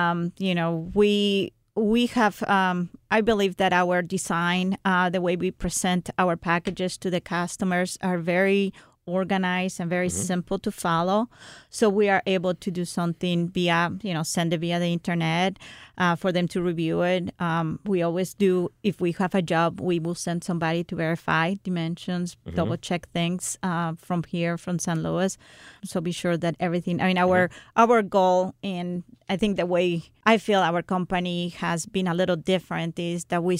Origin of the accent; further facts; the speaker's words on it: Mexico; So I'm from Mexico original, so I'm considered, I am Hispanic, so I'm considered a minority.